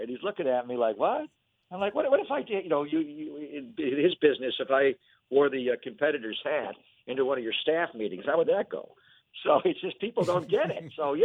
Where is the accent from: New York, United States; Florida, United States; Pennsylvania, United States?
New York, United States; Buffalo; Years ago, we're in Buffalo, where I'm from, my hometown.